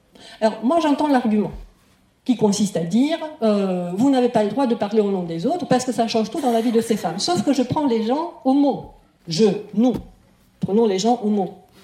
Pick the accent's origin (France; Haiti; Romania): Romania; Je suis roumaine, en 90, j'étais en Roumanie. J'étais étudiante en langues étrangères